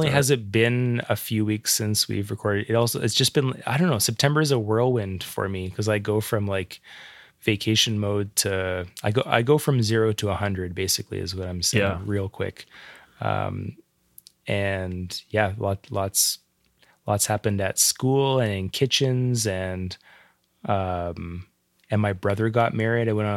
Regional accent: Calgary, Alberta, Canada; where I grew up in Southwest Calgary

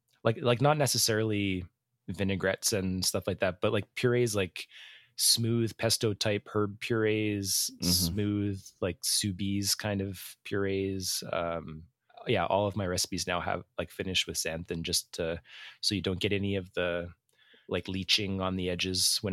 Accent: Edmonton, Alberta, Canada; We're two chefs from Edmonton, Alberta, Canada.

